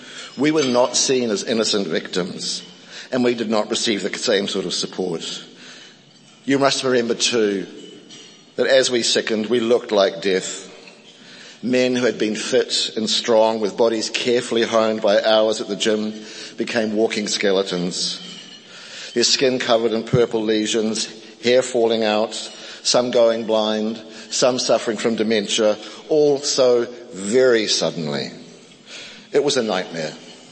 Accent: Auckland, New Zealand; So a little bit about me. I am born and bred in Auckland.

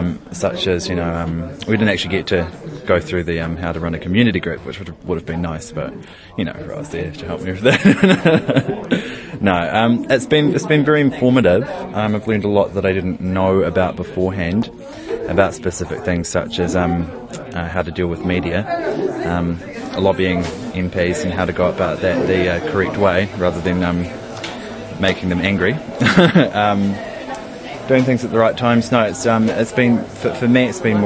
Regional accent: Christchurch, Canterbury, New Zealand; from Christchurch.

